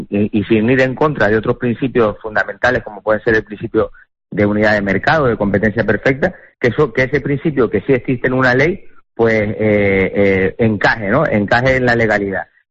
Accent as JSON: {"language": "Spanish", "region": "Canary Islands", "country": "Spain", "said": "nuestra mayor como canarios, ¿no? Nuestro mayor tesoro, que es nuestro medio ambiente"}